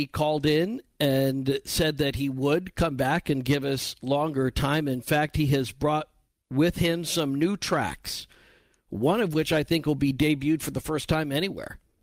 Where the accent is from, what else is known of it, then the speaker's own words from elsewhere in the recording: Winnetka, Illinois, United States; driving too fast up Green Bay Road in my hometown of Winnetka